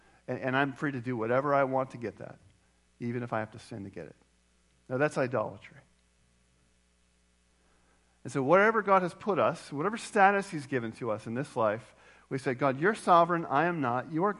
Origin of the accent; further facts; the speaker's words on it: Philippines; Growing up in the Philippines